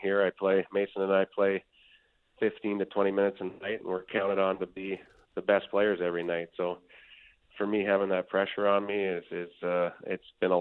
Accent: Vernon, British Columbia, Canada; also born or lived in Calgary; I was born in Calgary and spent the first 6 years in Calgary, and then we moved to Vernon.

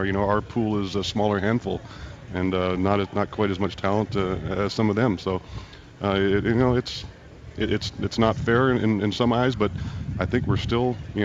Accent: Canada; You know what, as a Canadian, I think all the Canadians will keep their hands in it

